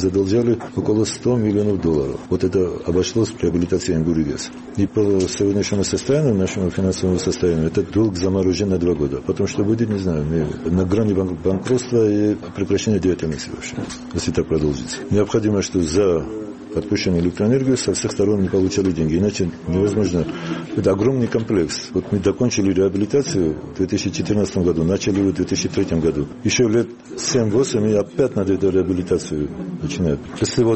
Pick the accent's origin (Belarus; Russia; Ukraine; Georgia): Georgia; Salenjikha, Samegrelo-Zemo Svaneti; Я из Саленджиха.